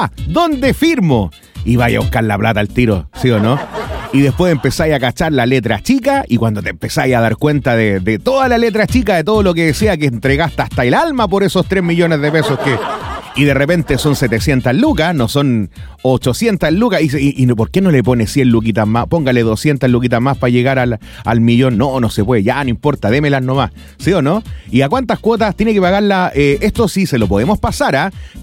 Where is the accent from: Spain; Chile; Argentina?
Chile; Oh, pero bueno, así somos los chilenos, pues, ¿sí o no?